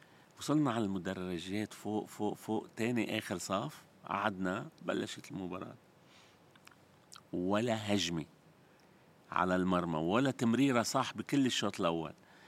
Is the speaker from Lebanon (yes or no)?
yes; Lebanon; moved away as an adult; also born or lived in United Arab Emirates; أول ما سافرت من لبنان أنا سافرت على الإمارات.